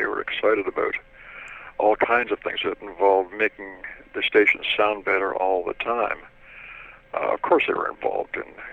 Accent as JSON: {"language": "English", "town": "Toronto", "region": "Ontario", "country": "Canada", "tie": "born or raised there", "said": "I mean, I was 8 or 9 years old when I rode the Toronto subway unescorted."}